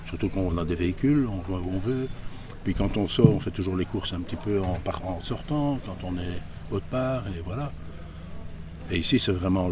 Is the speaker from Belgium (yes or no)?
yes; Belgium; Nous sommes belges.